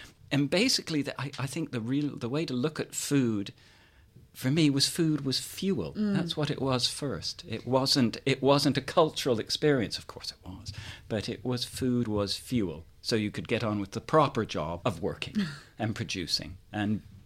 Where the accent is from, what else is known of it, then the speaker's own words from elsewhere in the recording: Canada; as I was growing up in Canada, this is very early on in my life, things like the department store windows were covered on a Sunday because it was not seen as proper to show that there could be trade. And certainly there were no openings on Saturday. You know, it was very white.